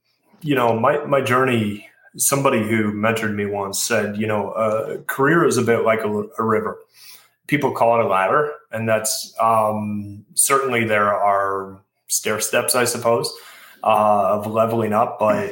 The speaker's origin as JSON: {"language": "English", "region": "Ohio", "country": "United States", "tie": "born or raised there", "said": "I grew up in Holmes County, Ohio. We went to BG Amish school at a great school called Maranatha."}